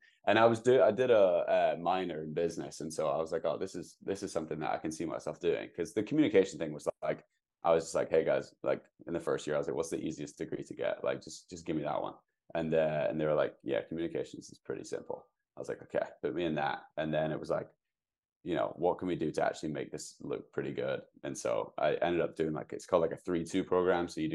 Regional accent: United Kingdom; now in Seattle, United States; because I am British, I have to do a bit of a European season as well.

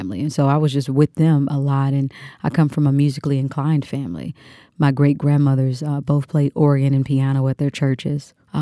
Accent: Kansas, United States; Obviously, I'm from Kansas and The Wizard of Oz, you know, and her being in that.

